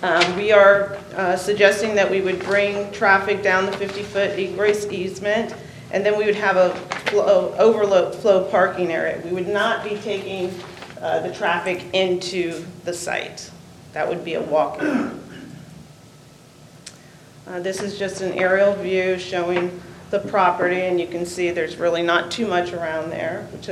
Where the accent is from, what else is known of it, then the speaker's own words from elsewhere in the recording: Herndon, Virginia, United States; Even though I'm from Herndon, I spent a lot of time in Millsboro.